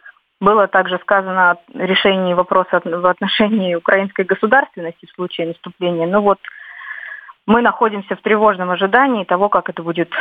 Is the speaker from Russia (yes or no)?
yes; Rostov Oblast, Russia; born there; Я как уроженка Ростовской области могу сказать о том, что здесь подключались также и местные жители.